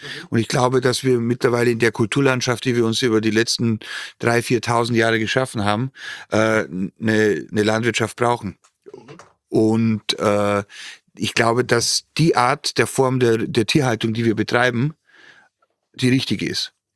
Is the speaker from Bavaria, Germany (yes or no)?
yes; Bavaria, Germany; Und ich komme ja aus dem Bayerischen Wald